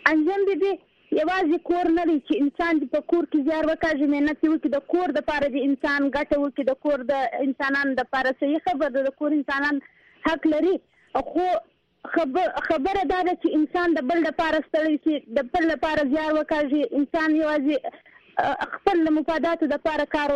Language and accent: Pashto; Afghanistan; ګوره زه دا افغاني يم